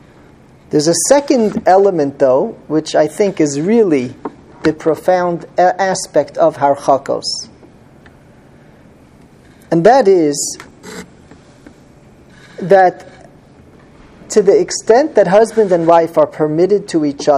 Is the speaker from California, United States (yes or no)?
no; Muncie, Indiana, United States; I remember a couple when I was growing up in Muncie.